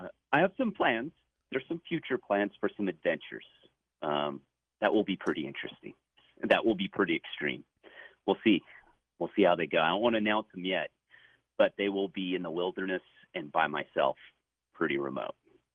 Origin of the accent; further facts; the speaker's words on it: Lone Pine, California, United States; I grew up in Lone Pine.